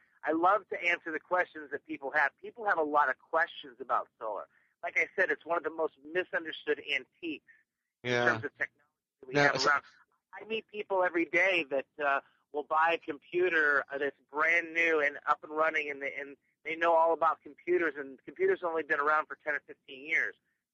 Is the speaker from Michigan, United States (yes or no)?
yes; Michigan, United States; now in Southern California, United States; I grew up in Michigan. They're not going to be putting a lot of solar panels on rooftops in Michigan anytime soon because we have 237 cloudy days a year.